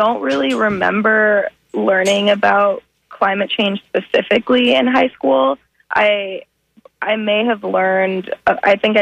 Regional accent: Florida, United States; And it's kind of frustrating because I grew up in South Florida, like I said, and that area really has so much at stake in this crisis.

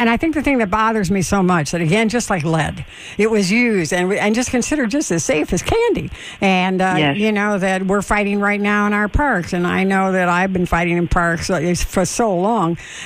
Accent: Illinois, United States; I'm thinking of Illinois. That's my home state originally.

